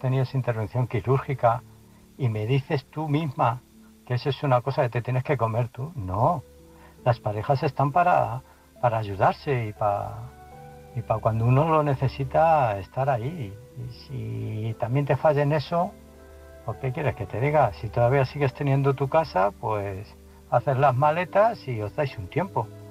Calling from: Illescas, Castilla-La Mancha, Spain; de Illescas

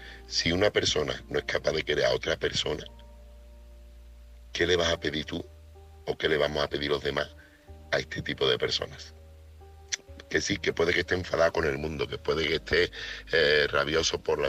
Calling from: Seville, Andalusia, Spain; corresponsal de Sevilla.

